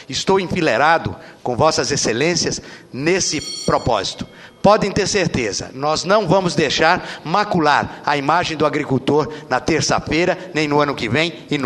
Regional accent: Goiás, Brazil; Venho também do estado de Goiás, que é um estado irmão do Mato Grosso e Mato Grosso do Sul, com a vocação eminentemente agropecuária.

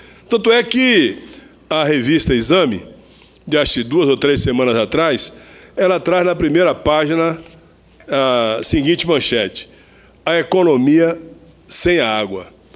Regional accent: Brazil; Eu, como brasileiro, com sentimento de patriotismo

